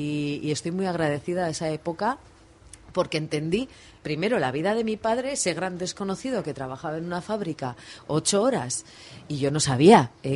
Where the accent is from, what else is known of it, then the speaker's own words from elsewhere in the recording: Basque Country, Spain; porque soy vizcaína.